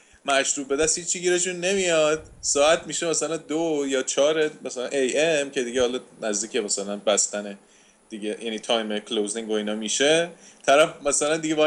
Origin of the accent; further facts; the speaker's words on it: Iran; moved away; چون من با یه انرژی همچین زاید الوصفی از ایران اومدم